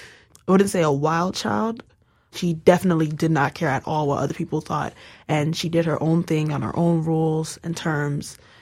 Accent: United States; born there; I was born in America, but my family comes from Nigeria.

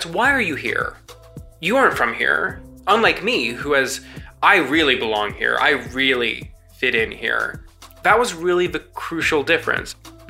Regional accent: Mississauga, Ontario, Canada; That's because when I grew up in Mississauga. It was a time where a lot of people were moving in. My mom's Brazilian, my dad's Iranian.

